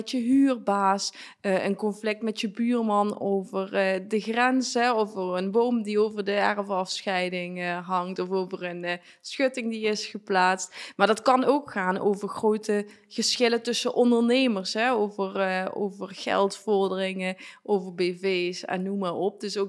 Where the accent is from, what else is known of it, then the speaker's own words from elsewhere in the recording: IJssel, Netherlands; En ik ben opgegroeid in IJssel, een dorpje, zeg maar, als je hier een beetje doorkijkt, dan zie je het liggen, zeg maar, ligt achter die heuvels. En daar ben ik opgegroeid.